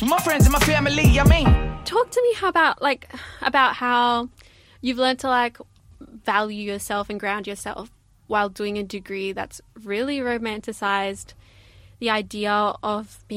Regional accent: Bunbury, Western Australia, Australia; Okay, I grew up in Bunbury.

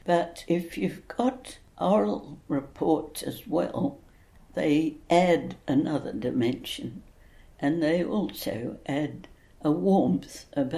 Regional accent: Albany, Western Australia, Australia; I grew up in Albany, yes. I was born there in 1926, and I had a lovely childhood. It was a happy home, a lovely place to be, with lots of beaches, and we went swimming a lot.

